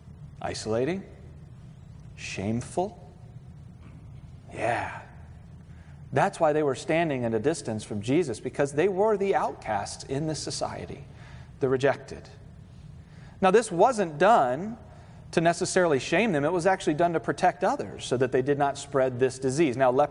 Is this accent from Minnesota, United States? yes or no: no; Virginia Beach, Virginia, United States; I'm from Virginia Beach. Water doesn't freeze in Virginia Beach.